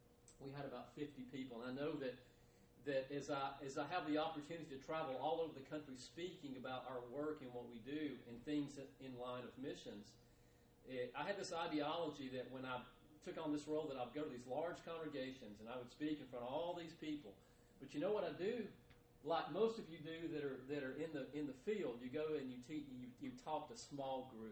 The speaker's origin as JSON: {"language": "English", "town": "Moulton", "region": "Alabama", "country": "United States", "tie": "born or raised there", "said": "I was raised in a small Church of Christ congregation in Alabama, and that's where I'm from. I'm from Moulton, Alabama."}